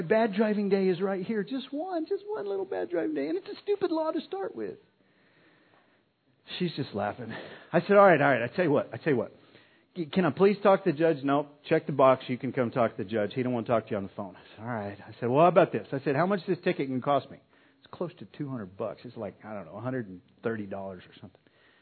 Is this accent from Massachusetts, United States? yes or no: no; New Mexico, United States; moved away as an adult; now in Texas, United States; I've lived in Texas for about 3 years now. I'm an immigrant. I came from New Mexico. But I'm probably not staying.